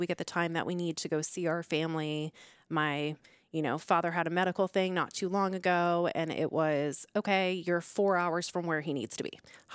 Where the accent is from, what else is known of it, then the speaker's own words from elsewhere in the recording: Ohio, United States; I mean, I'm from Ohio.